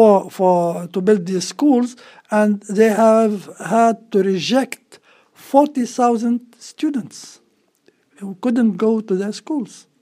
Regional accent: Palestine; English is a second language; because the population of Palestine is almost the same as the Irish population. We are 4.5 million people.

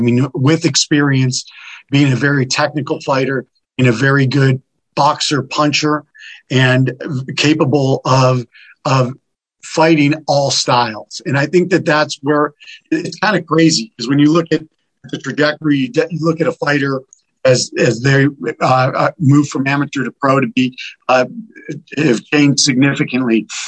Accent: West Coast, United States; I'm from the West Coast of the U.S., so I hadn't eaten

